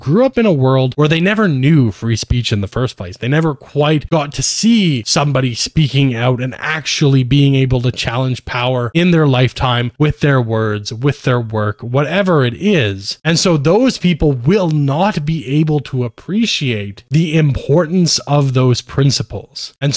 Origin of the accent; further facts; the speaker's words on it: Canada; As a Canadian